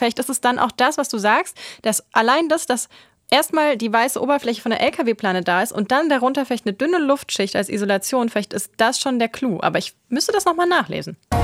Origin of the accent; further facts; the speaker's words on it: Garmisch-Partenkirchen, Bavaria, Germany; ich komme ja aus Garmisch-Partenkirchen